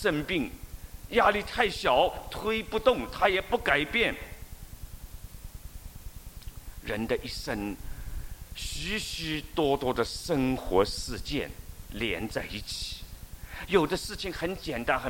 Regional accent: China; 我们从中国来的，我们都喜欢用中国那套老办法。

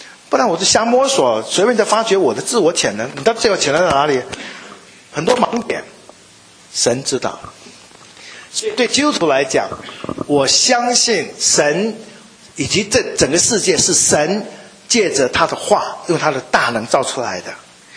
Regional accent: Taiwan; 我们台湾话讲就是，无鱼虾嘛好

